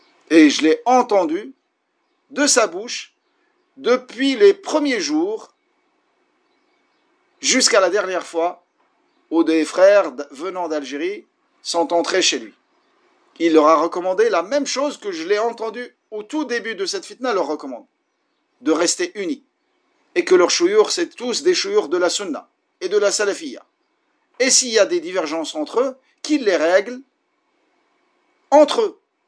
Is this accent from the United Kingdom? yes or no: no; Morocco; je vous parle de mon pays d'origine, le Maroc